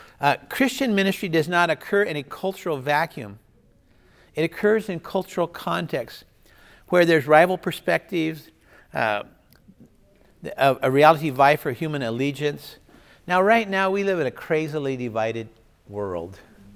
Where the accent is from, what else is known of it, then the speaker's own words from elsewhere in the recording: Nebraska, United States; If they want to talk about football, I'm from Nebraska. We used to like to talk about football.